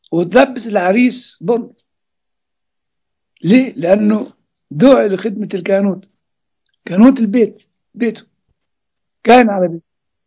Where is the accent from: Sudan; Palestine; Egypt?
Egypt; طبعا احنا شفنا في الخدمة الكنسية بالذات عندنا في مصر